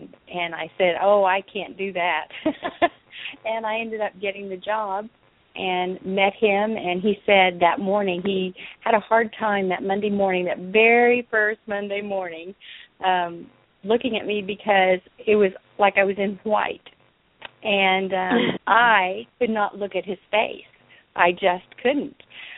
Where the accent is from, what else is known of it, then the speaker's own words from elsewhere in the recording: Springfield, Colorado, United States; now in Grove, United States; And I came from Springfield, Colorado, which is a little bitty tiny town in Colorado.